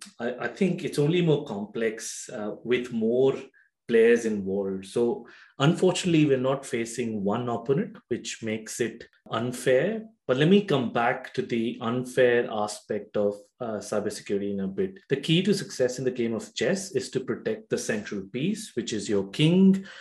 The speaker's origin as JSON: {"language": "English", "town": "Gandhidham", "region": "Gujarat", "country": "India", "tie": "born or raised there", "said": "which is 1,000 miles away from where I grew up in Gujarat, in Gandhidham."}